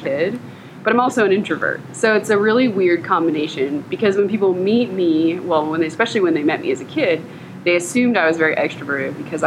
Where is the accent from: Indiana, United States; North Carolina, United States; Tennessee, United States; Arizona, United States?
Indiana, United States; So I'm adopted. I grew up in Indiana, and my mom was a school teacher